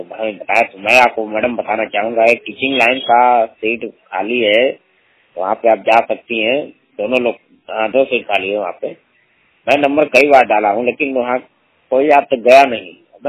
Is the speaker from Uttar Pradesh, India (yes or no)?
yes; Prayagraj, Uttar Pradesh, India; मैं 100% ब्लाइंड प्रयागराज से बिलोंग करता हूँ।